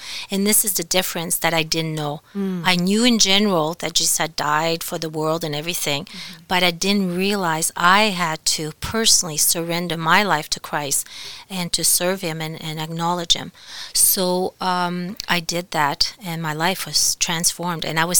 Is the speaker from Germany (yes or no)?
no; Quebec, Canada; first language fr; English is a second language; also born or lived in Toronto; now in Creston, Canada; And I'm originally from Quebec, from a French family. We spoke French at home.